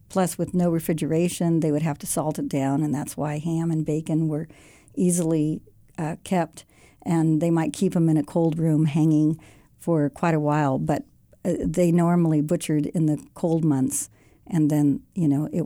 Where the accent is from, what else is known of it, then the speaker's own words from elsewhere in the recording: California, United States; I was raised in the Bay Area and graduated from Chico